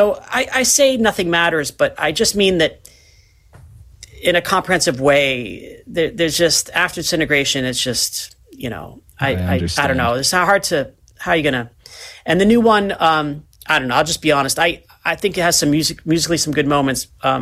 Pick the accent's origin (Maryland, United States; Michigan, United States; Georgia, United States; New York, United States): New York, United States; also born or lived in New England; I mean, I was from New York, so I'd spend summers in New York, but I guess I'd learned about stuff there, but my real life was kind of this New England prep school thing.